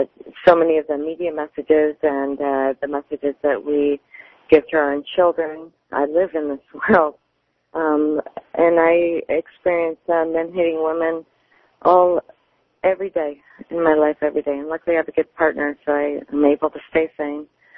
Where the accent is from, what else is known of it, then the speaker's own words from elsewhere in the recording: United States; But this is not the way that I was raised and what I was taught to believe as an American woman.